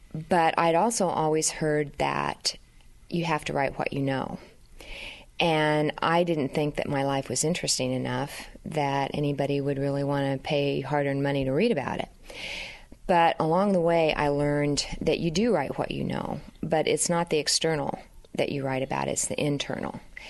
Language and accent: English; Stewart, Iowa, United States; I am from Stewart, Iowa. I am proud to say that I was born and raised in Iowa, and I've lived in Iowa all my life.